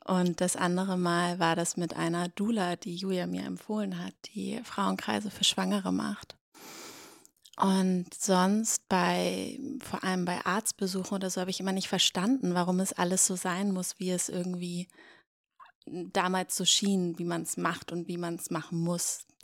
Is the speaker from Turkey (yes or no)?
no; Hamburg, Germany; now in Berlin, Germany; Ich bin Mama von zwei Kindern und lebe in Berlin. Ich komme aus Hamburg ursprünglich